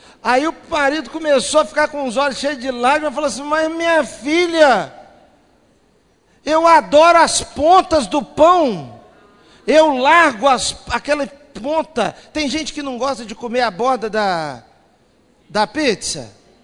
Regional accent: Minas Gerais, Brazil; now in Rio de Janeiro, Brazil; Eu fui criado em Minas Gerais comendo feijão branco.

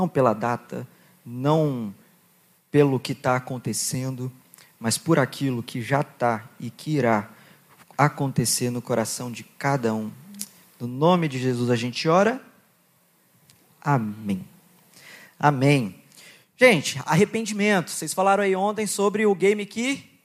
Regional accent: Goiás, Brazil; eu fui uma criança que cresci lá em Goiás, subindo nos pés de goiaba, caindo e subindo de novo.

